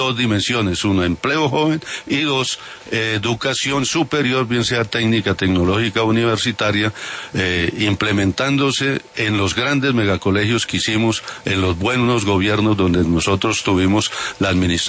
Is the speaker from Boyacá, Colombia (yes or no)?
yes; Moniquirá, Boyacá, Colombia; born there; now in Bogotá, Colombia; Yo soy un boyacense, nacido en Moniquirá. Hace 42 años vivo en la ciudad de Bogotá